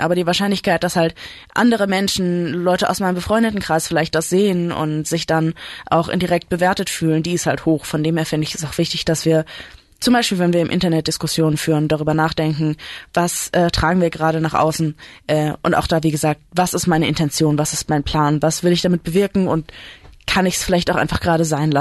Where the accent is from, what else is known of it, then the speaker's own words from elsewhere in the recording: Southern Germany, Germany; accent: Baden dialect; ich komme aus Süddeutschland und der Name ist halt in badischem Dialekt.